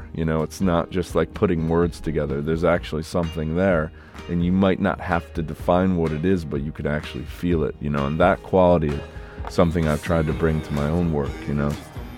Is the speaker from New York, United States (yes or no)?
yes; New York, United States; Yeah. Yeah. Troy, Albany and Saratoga Springs, that area